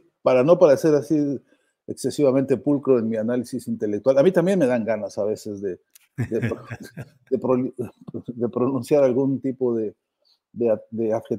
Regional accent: Mexico; porque siendo mexicano aquí y ahora

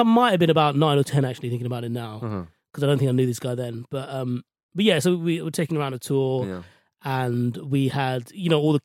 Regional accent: London, United Kingdom; I was born and raised in West London

